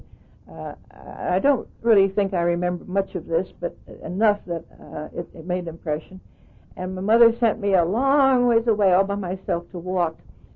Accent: Pennsylvania, United States; born there; I was born in Pennsylvania. I'm an only child.

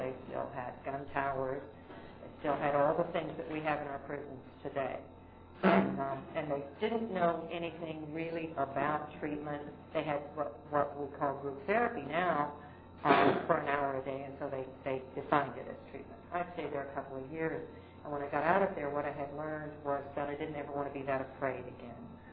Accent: West Coast, United States; I returned to California. I was raised on the West Coast. My people were.

